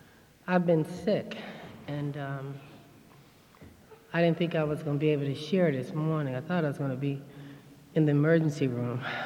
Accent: Washington, District of Columbia, United States; I'm from Washington, D.C. And I've been living there most of the last 20 years of my life.

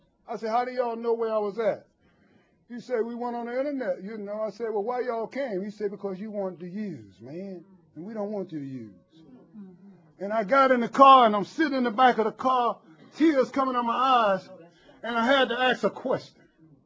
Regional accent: Florida, United States; I'm a country boy from dirt roads right outside Orlando, man.

